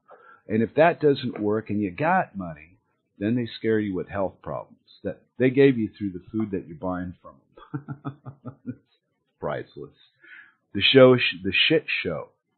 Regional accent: United States; But I'm American, so I'm trained to be, you know, aware of what's coming around the corner

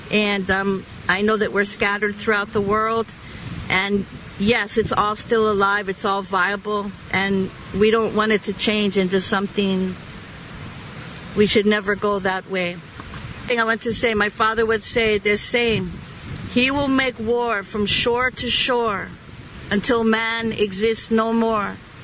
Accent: United States; I'm pleading out to you as an American

